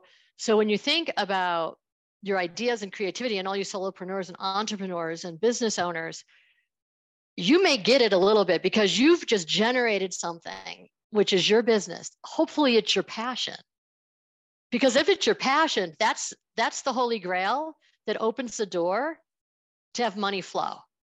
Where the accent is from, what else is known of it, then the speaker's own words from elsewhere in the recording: Buffalo, New York, United States; I grew up in the Buffalo area of New York State, and Buffalo straddles the Canadian border and the state of New York.